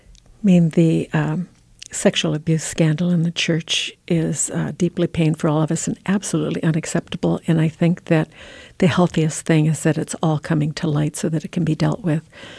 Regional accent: United States; I'm an American, and I am the church. I'm a Catholic. I am the church.

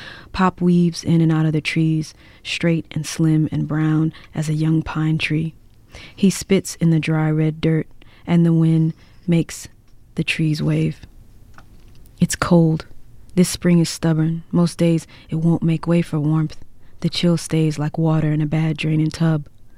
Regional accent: DeLille, Mississippi, United States; a fictional twin of my hometown, mm-hmm. DeLille, Mississippi.

